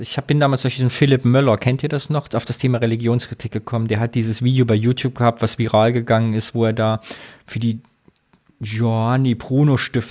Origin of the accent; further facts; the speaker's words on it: Thuringia, Germany; Ich darf das sagen, ich bin Thüringer.